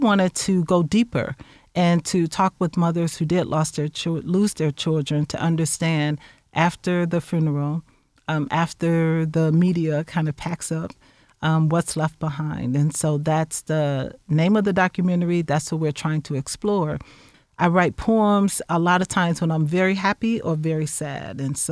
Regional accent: Chicago, Illinois, United States; now in Champaign, United States; My family is here in Champaign, but we're also from Chicago. Actually, my parents migrated from the South.

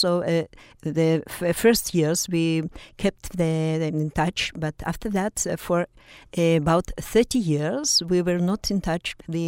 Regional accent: Vilnius, Vilnius County, Lithuania; accent: Russian; now in Israel; My accent is Russian. I came to Israel from Lithuania, from Vilnius, in 1968, and I'm still there.

